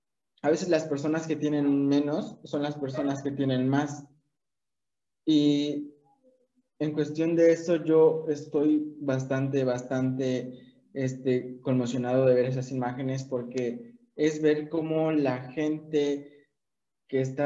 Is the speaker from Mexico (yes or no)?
yes; Mexico; Como mexicanos sabemos que somos muy, muy, muy grandes en ese aspecto